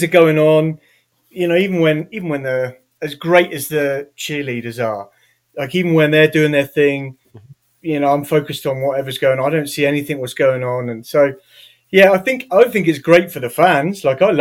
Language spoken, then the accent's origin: English; England, United Kingdom; Weirdly, as a Englishman, I grew up on old school country